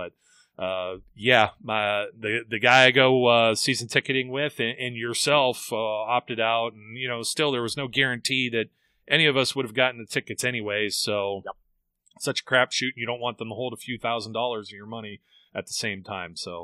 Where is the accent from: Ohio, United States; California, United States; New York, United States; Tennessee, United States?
Ohio, United States; Youngstown; And of course, I'm my hometown, Youngstown, Ohio.